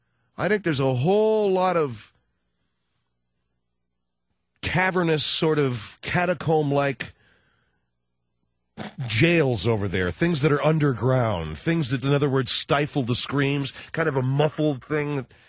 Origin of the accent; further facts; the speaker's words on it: Arcadia, California, United States; Arcadia, California.